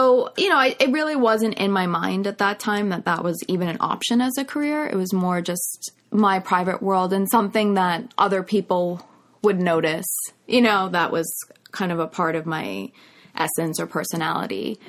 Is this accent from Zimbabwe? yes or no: no; New York, United States; And growing up on Long Island is, you know, it's still suburbia, but you have access to New York. You just hop on a train. So you still grow up pretty fast there.